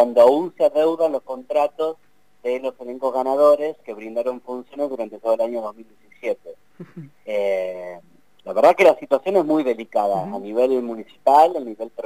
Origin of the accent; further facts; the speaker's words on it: Chascomús, Buenos Aires Province, Argentina; now in La Plata, Argentina; nosotros somos de Chascomús, pero hace ya 10 o 12 años que trabajamos en la ciudad de La Plata y uh-huh. nos consideramos también platenses.